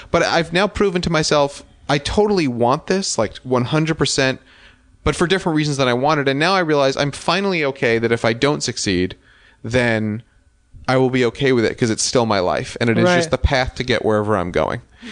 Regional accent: New York, United States; No, I grew up in Westchester, New York.

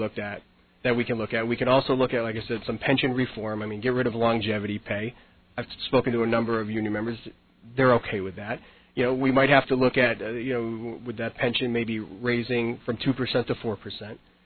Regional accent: Windsor, Connecticut, United States; I'm a blue-collar guy. I grew up in Windsor. I went to Windsor High School. I'm a graduate of the University of Connecticut. I stayed here

